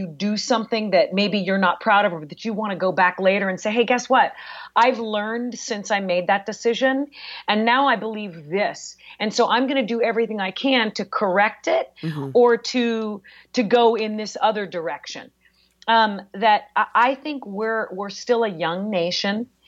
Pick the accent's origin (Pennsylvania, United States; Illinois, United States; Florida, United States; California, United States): California, United States; I grew up in the South Bay and, you know, my parents were upper middle class and we went to phenomenal public schools our whole lives, but we were the brown kids.